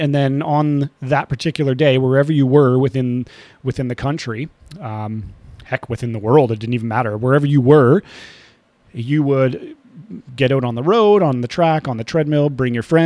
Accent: Chatham, Ontario, Canada; Here in Chatham, Ontario, which is southwestern Ontario, my hometown

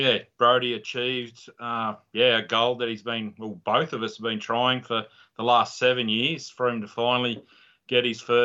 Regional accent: Tamworth, New South Wales, Australia; New South Wales, yeah.

